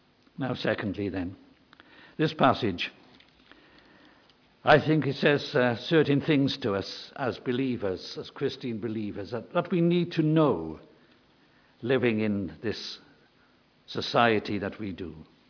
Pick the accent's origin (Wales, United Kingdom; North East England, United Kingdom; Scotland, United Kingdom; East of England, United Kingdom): Wales, United Kingdom; I come from South Wales. I hope you can tell that. And I grew up in a village where there were nine churches